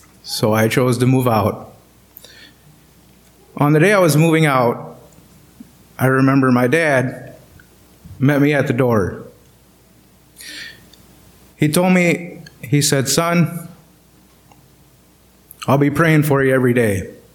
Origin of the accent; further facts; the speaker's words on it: Prairie du Chien, Wisconsin, United States; I was born and raised in Prairie du Chien.